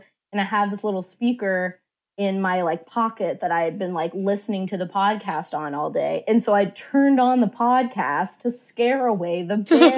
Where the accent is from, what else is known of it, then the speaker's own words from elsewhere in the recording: Pittsburgh, Pennsylvania, United States; And the story takes place in Pittsburgh, which is my hometown.